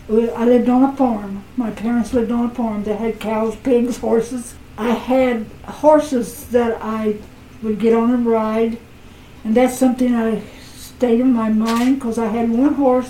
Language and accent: English; Bloomington, Indiana, United States; I grew up in Bloomington, but It was probably about 10 miles south of Bloomington.